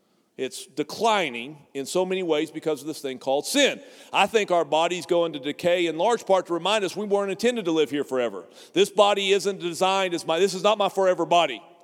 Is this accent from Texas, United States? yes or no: yes; Texas, United States; I grew up in the Texas Panhandle, small rural town.